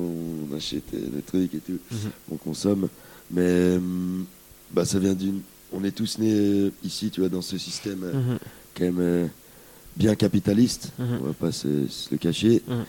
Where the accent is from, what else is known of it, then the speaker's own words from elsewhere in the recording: Lausanne, Vaud, Switzerland; nous, on vient tous de Lausanne et il y a quand même un gros manque d'événements et de mise en lumière des artistes locaux